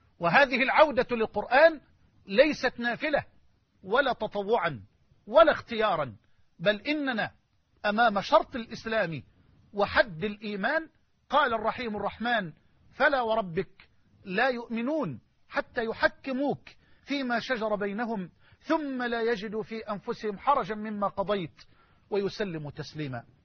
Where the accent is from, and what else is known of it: Egypt